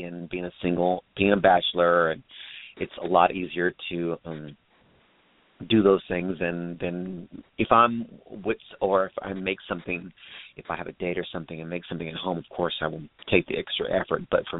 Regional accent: Baton Rouge, Louisiana, United States; I'm from Baton Rouge.

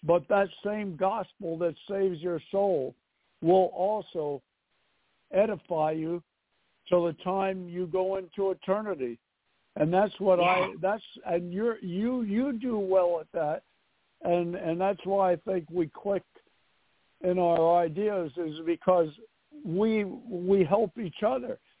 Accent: New York City, New York, United States; Wait a minute. I'm from New York City. You know, I'm from New York City.

